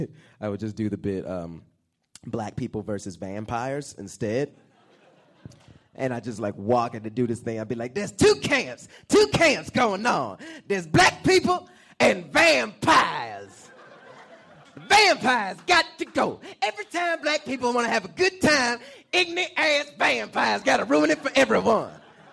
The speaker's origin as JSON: {"language": "English", "town": "Atlanta", "region": "Georgia", "country": "United States", "said": "I'm from Atlanta, so we were like walking down the street and we're all drunk and I'm the only black dude"}